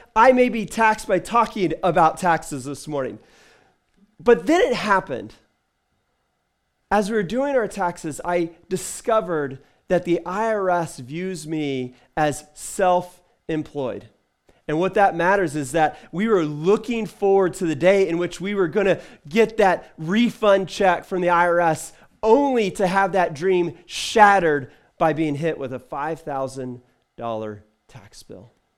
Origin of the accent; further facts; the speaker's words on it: California, United States; I grew up in California. I thought, if anybody knows how to tax people, it is California.